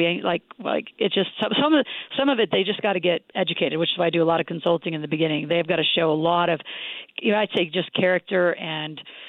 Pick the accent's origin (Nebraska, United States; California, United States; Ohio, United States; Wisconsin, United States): Nebraska, United States; they'd say, what the hell, you little Yankee girl, because I was from Nebraska.